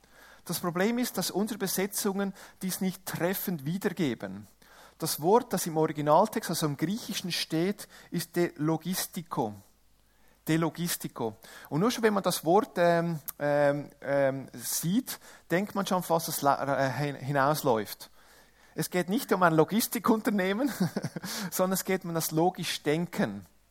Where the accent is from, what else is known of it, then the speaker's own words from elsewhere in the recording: Ticino, Switzerland; Aus dieser Region, wo ich komme, aus dem Tessin, aus dem angrenzenden Norditalien, ist die Marienverehrung sehr stark.